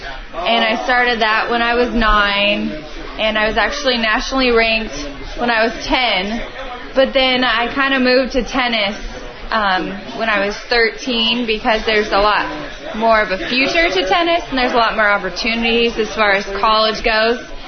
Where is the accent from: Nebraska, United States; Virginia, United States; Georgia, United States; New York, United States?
Nebraska, United States; Lincoln; Well, I'm also from Lincoln, Nebraska